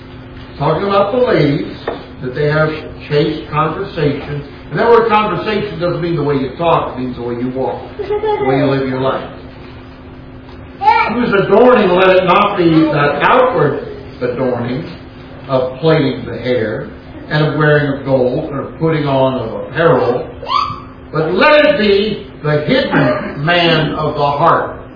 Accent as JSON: {"language": "English", "region": "California", "country": "United States", "said": "so if you kid me about being a Californian, Californians often, unless it's in the rat race, trying to make the money and all that, they want to be laid back."}